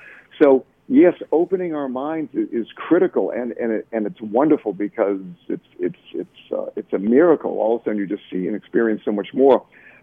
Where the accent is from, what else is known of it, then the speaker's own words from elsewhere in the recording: Boston, Massachusetts, United States; like I'm from Boston, the Boston Red Sox. And, of course, we all love the Red Sox. But I'm a guy, I grew up in New England. I was brought up in a Jewish family, went to an Ivy League school.